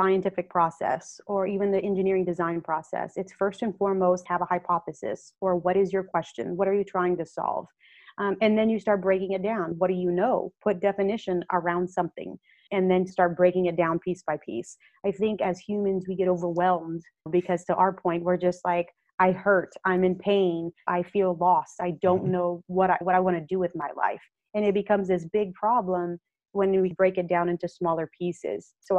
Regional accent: Victoria, Texas, United States; Yeah, I'm originally from a crossroads named Victoria, Texas. It's in between Corpus, Houston, and San Antonio.

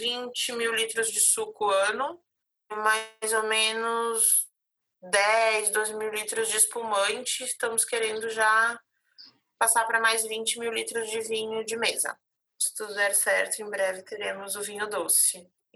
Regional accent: Rio Grande do Sul, Brazil; E como a gente é gaúcho e tal, eu acabei procurando lá

